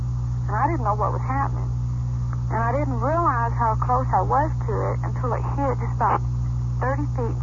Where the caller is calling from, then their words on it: Farmington, New Mexico, United States; From Farmington, New Mexico.